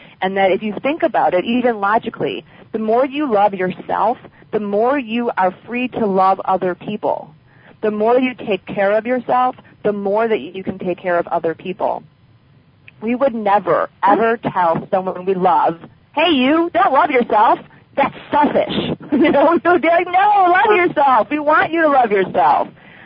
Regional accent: Midwest, United States; I grew up in the Midwest. We didn't have healers.

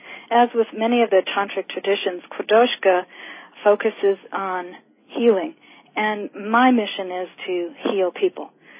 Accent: United States; I'm definitely American girl, and I come from the suburbs and from a Jewish family.

